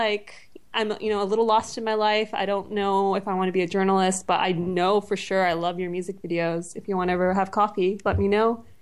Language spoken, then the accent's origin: English; Brampton, Ontario, Canada; moved away as an adult; also born or lived in Mississauga; now in United States; I grew up in Brampton, Mississauga, and then did my undergrad at University of Toronto. And then moved to New York to do my master's degree at Columbia. And so I've been in the U.S. since then.